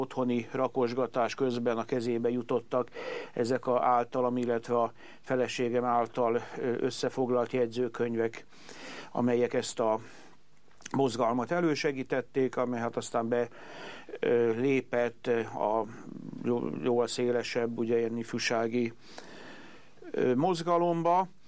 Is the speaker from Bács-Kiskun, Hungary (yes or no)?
no; Budapest, Hungary; Budapesten nőttem fel, és itt végeztem iskoláimat is